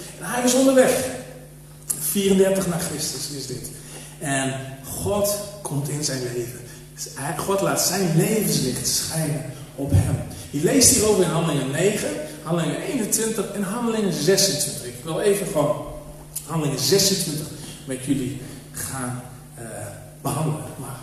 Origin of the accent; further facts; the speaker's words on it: Netherlands; Misschien zijn wij als Nederlanders, hebben we wat meer keer nodig. Zo een beetje wat hardleers, koppig.